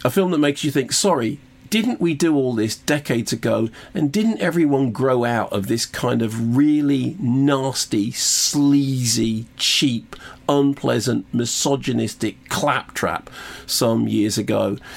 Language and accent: English; Wales, United Kingdom; So he said, obviously, because I'm Welsh, he asked me every single question he possibly could about the accent